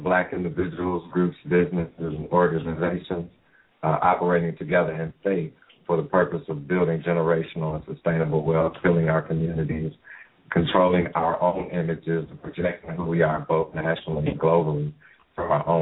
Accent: Toledo, Ohio, United States; He happens to be from my hometown, Toledo. And so when I went back to Toledo

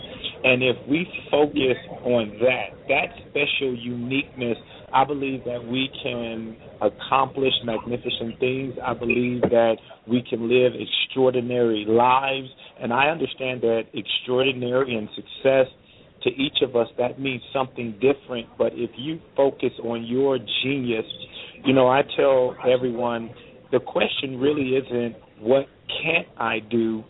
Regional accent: Compton, California, United States; Well, as you said, we grew up in Compton, California, and if anyone is familiar with Compton, California, at the time I grew up there

